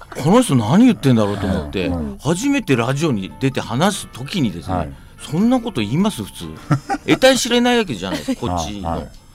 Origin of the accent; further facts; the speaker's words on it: Kanto, Japan; 私関東の人間で知り合いもそんなにいないんで